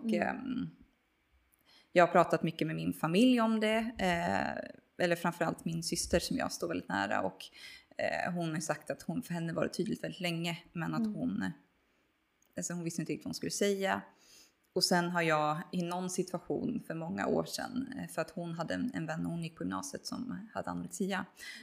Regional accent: Norrköping, Östergötland, Sweden; now in Stockholm, Sweden; Jag är född och uppvuxen i Norrköping. Och flyttade upp till Stockholm 2015. Så jag har bott här i typ 8 år nu.

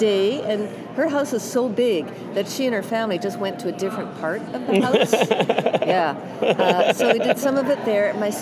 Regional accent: Canada; Well, I am from Canada.

